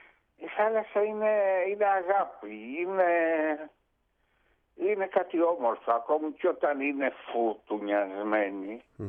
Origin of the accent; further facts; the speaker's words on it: Mani, Peloponnese, Greece; born there; Περνάω το καιρό μου, στη Μάνη, στη γενέτειρά μου, στην πατρίδα μου.